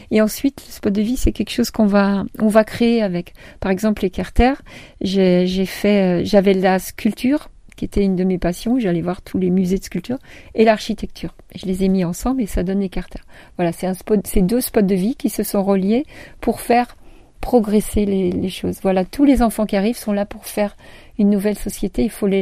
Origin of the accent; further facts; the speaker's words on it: Paris, Île-de-France, France; born there; Moi, je suis née à Paris, donc si j'ai fait tout ce que j'ai fait, fait en étant née à Paris, je pense que tout le monde peut le faire.